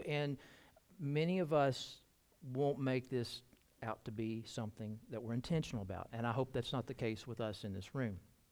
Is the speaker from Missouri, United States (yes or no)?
no; Birmingham, Alabama, United States; also born or lived in Kentucky; growing up in Birmingham, where the best barbecue in the world exists, I love my barbecue, and I love it more now than when I lived in Kentucky.